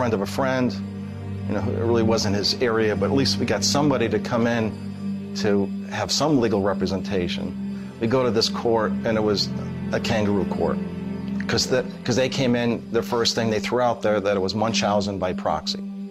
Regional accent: Connecticut, United States; We're from Connecticut.

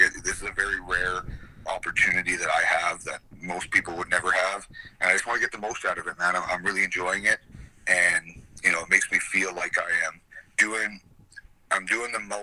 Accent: Alberta, Canada; also born or lived in Calgary; So I don't feel like I'm just kind of one place. I'm kind of Albertan.

